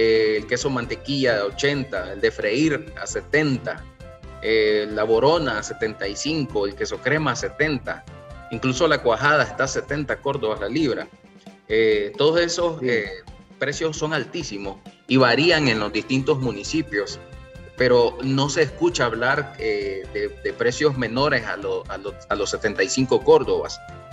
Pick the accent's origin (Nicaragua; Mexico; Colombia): Nicaragua; Camoapa, Boaco; soy originario de Camoapa.